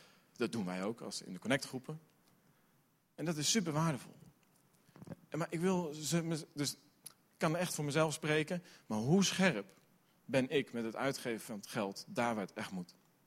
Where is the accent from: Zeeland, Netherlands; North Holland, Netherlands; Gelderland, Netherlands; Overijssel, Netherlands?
Zeeland, Netherlands; Middelburg; born there; Ik ben een Zeeuw. Middelburg geboren.